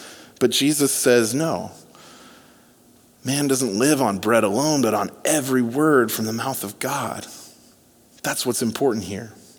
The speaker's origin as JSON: {"language": "English", "region": "California", "country": "United States", "said": "You know, I'm from California, so I know what mountains look like."}